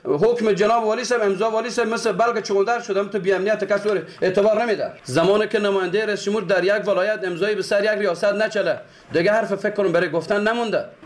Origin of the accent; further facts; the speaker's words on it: Afghanistan; ما از افغانستان هستیم